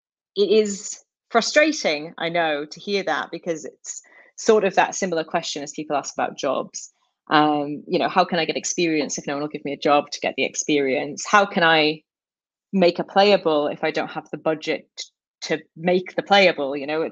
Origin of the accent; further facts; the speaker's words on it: United Kingdom; I'm British, and famously, the British are bad at talking about money.